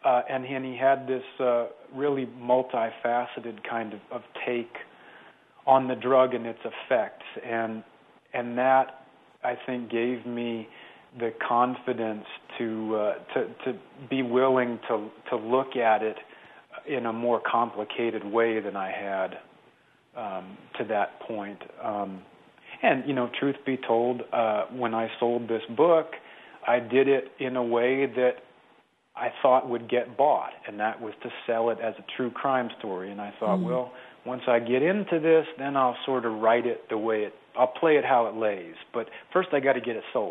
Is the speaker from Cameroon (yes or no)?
no; Midwest, United States; I mean, I'm not from a small town, but I'm from the Midwest, and everybody in my family is from a small town.